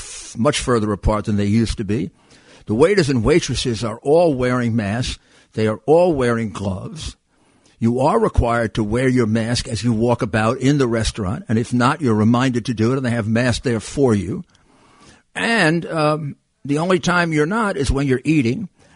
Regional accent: United States; as an American, you have to respect the primacy of freedom of religion.

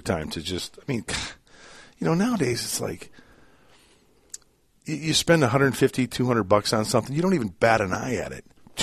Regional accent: Aurora, Illinois, United States; born there; He was an architect in a small firm in Joliet, Illinois. I was born in Aurora. There's something about me growing up. I was born in Aurora.

